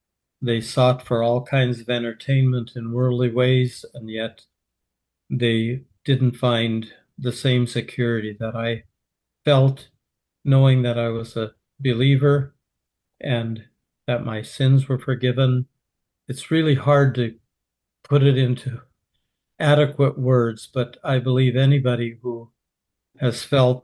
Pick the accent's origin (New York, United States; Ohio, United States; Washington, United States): Washington, United States; Longview; I was born on Thanksgiving Day of 1950. That happened in Longview, Washington, where I live to this day. So I was born and raised here. The majority of my life, we have been members of the Longview congregation.